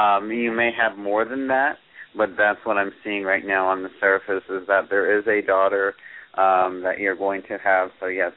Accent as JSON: {"language": "English", "region": "Florida", "country": "United States", "said": "That is so weird because I'm from Florida"}